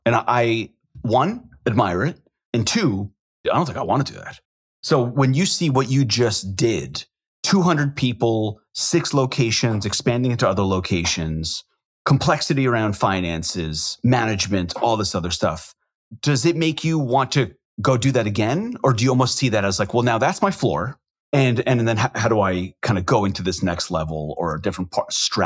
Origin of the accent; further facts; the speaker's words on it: Israel; We're from Israel.